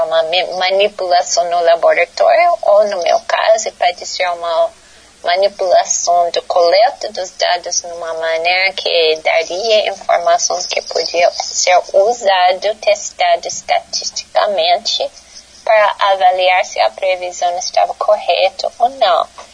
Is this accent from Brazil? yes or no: no; United States; born there; Portuguese is a second language; eu não sou brasileira nativa, eu sou americana, norte-americana, nasci nos Estados Unidos, inclusive eu sou professor na Universidade de Wisconsin, Madison, nos Estados Unidos